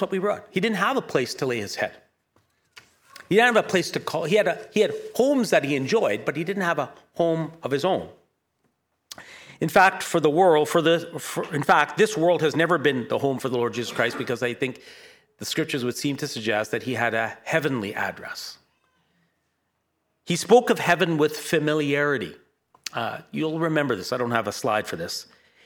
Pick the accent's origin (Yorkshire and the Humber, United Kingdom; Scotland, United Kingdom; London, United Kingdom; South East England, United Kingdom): London, United Kingdom; born there; I was born in Here's my address, born. 8 Natal Road, if my dad is correct, London, England.